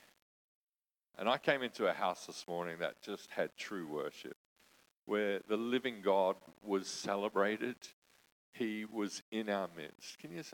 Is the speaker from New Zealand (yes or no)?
yes; New Zealand; now in Australia; I come from New Zealand originally. Definitely not Australia. When I'm in Australia, I go for two teams.